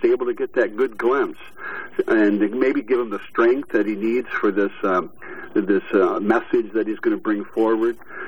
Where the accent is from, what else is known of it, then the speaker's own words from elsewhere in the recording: Waverly, Iowa, United States; I started out, of course, growing up in the Midwest. I was really pretty blessed to grow up in Iowa, of all places, a town called Waverly.